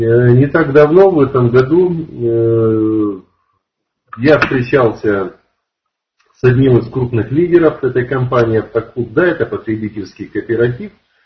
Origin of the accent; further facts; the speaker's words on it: Far East, Russia; Ну, вы меня извините, мы с Дальнего Востока